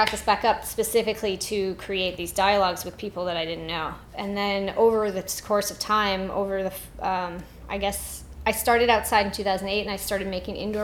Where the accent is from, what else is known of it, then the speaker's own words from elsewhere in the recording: Midwest, United States; I'm a white girl and I'm from the Midwest